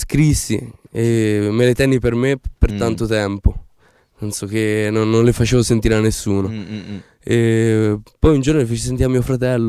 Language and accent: Italian; Kosovo; in casa mia io sono di origine albanese, sono del Kosovo. E comunque si ascoltava musica albanese, mio padre e mia madre ascoltavano musica popolare albanese, canzoni vecchie.